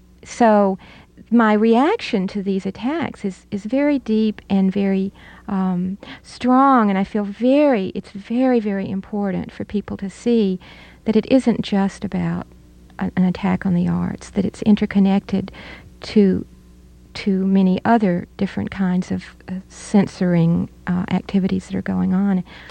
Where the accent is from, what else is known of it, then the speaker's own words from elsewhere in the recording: Alabama, United States; I grew up in the Deep South in Alabama during my teenage years were during the civil rights battles.